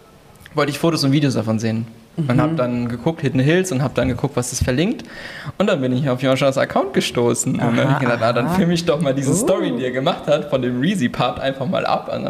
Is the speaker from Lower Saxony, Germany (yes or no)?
no; Dietzenbach, Hesse, Germany; Ich bin in Dietzenbach aufgewachsen